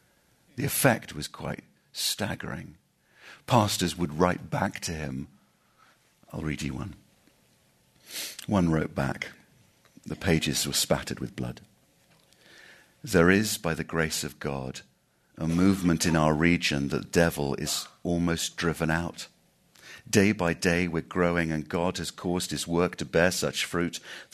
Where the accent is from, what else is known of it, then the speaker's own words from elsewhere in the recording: England, United Kingdom; Because I'm English, I'll call him John Calvin, but he was known as Jean Calvin.